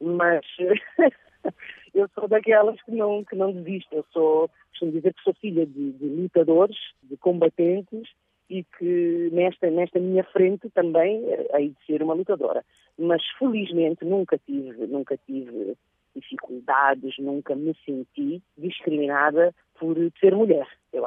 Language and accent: Portuguese; Cape Verde; also born or lived in Guinea-Bissau / Portugal; Eu nasci na Guiné, portanto, cresci em Cabo Verde. A minha estadia e vivência em Portugal, posso dizer que é longa, mas eu cresci em Cabo Verde, não é? Cresci em Cabo Verde. É uma honra para mim. Sinto-me cabo-verdiana a 100%.